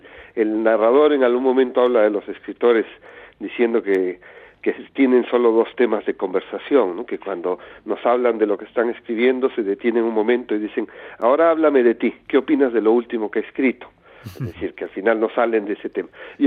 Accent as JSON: {"language": "Spanish", "region": "Arequipa", "country": "Peru", "tie": "born or raised there", "said": "a un convento en mi tierra natal, en Arequipa"}